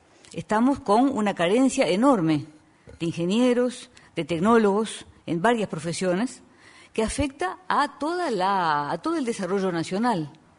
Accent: Uruguay; estamos por nuestra parte como universidad y como uruguayos muy honrados de que se empiece

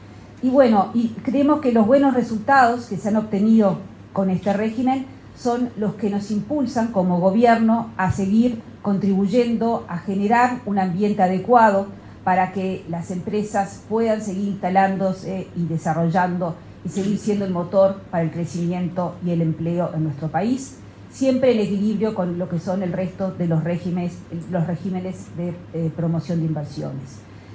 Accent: Uruguay; como uruguayos

